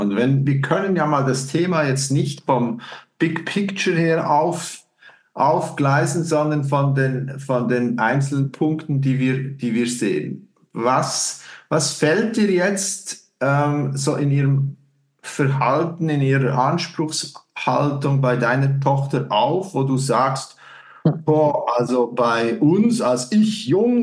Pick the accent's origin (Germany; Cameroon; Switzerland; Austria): Switzerland; Ich als Schweizer